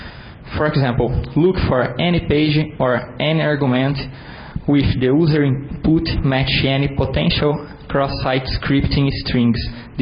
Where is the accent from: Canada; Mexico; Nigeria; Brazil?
Brazil; I'm from Brazil, the city of Pelé.